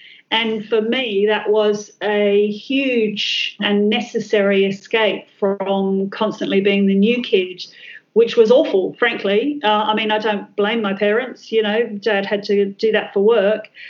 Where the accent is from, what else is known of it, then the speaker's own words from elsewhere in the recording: Bognor Regis, South East England, United Kingdom; so I was born in the UK and spent most of my early days in a little place called Bognor Regis on the south coast of England